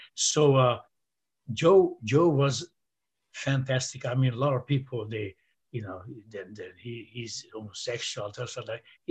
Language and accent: English; Romania; English is a second language; So I was competing in Las Vegas 1984 Mr. Universe. I was the first communist guy on stage, you know, from Romania. I was representing Romania.